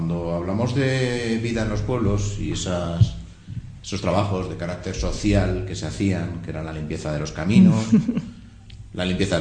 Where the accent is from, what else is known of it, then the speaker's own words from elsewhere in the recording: Madrid, Community of Madrid, Spain; born there; padres eran de pueblo y hasta mis padres todo el mundo era de pueblo. Nosotros hemos sido los primeros que hemos nacido en Madrid, ¿no?